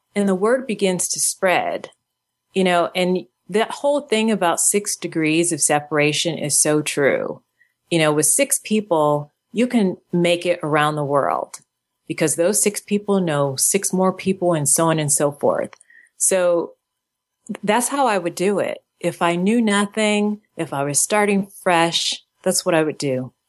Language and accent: English; Michigan, United States; she's from Detroit, Michigan. I'm from Michigan. And there was always that bit of pride that she came from Michigan